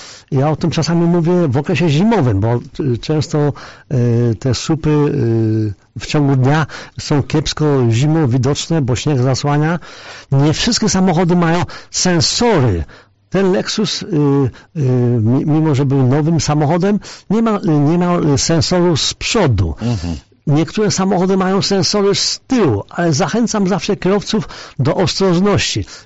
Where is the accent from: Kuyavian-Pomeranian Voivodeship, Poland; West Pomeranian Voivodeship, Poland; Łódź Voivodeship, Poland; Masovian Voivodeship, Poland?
Kuyavian-Pomeranian Voivodeship, Poland; Inowrocław; w mieście moim rodzinnym, tam gdzie się urodziłem, też w Inowrocławiu.